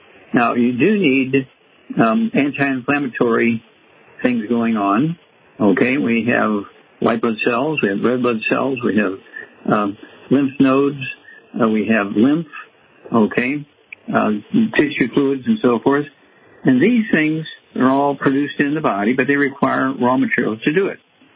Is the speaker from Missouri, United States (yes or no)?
yes; Missouri, United States; Chuck, let's start out in Missouri, my home state.